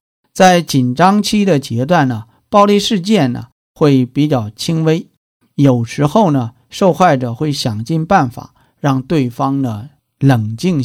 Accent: China; 而且呢我们中国人的观念就是家丑不可外扬嘛

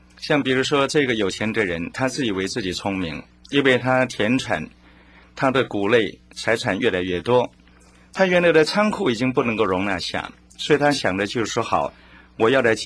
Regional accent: China; 诚如我们中国人的俗话所说，生不带来，死不带去啊。

